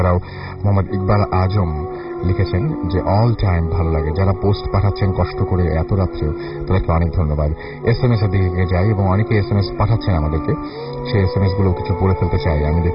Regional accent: Nowa, Khulna Division, Bangladesh; আমাদের গ্রামের নাম নওয়া গ্রাম, এটি নড়াইল জেলার কালিয়া উপজেলার একটি গ্রাম।

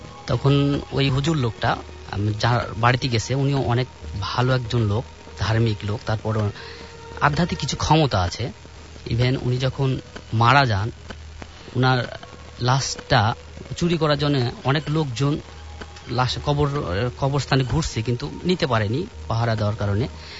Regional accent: Naogaon, Rajshahi Division, Bangladesh; now in Dhaka, Bangladesh; আমি মিরপুর থেকে এসেছি, আমার হোম ডিস্ট্রিক্ট নওগাঁ।

